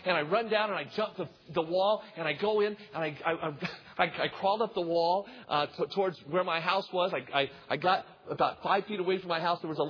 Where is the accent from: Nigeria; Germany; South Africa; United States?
United States; North Las Vegas, Nevada; And when I was growing up, I grew up in North Las Vegas, and it was right behind where the old City Hall is still today.